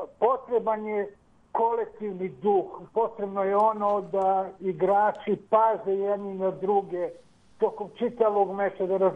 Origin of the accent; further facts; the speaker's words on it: Peja, Kosovo; now in Serbia; Ja sam sa Kosova, 99. godine sam došao na teritoriju centralne Srbije i iz mog grada iz Peći su tri olimpijske pobednice.